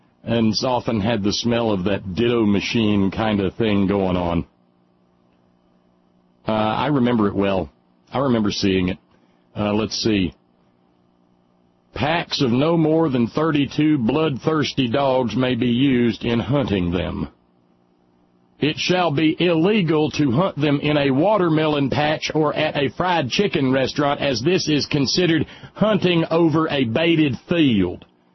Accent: the South, United States; even though I was raised in the South.

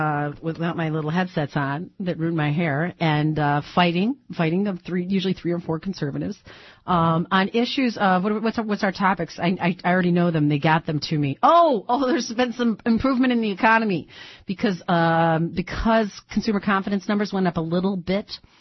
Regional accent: Detroit, Michigan, United States; I'm from Detroit. Are you kidding me?

